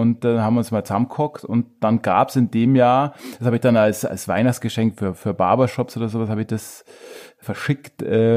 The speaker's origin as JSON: {"language": "German", "town": "Trostberg", "region": "Bavaria", "country": "Germany", "lives_now": "Chiemgau, Germany", "said": "Ich komme eigentlich aus Drumwalchen, also aus dem Chiemgau, war zeitlang weg in Minger und bin jetzt seit 2-3 Monaten endlich wieder daheim."}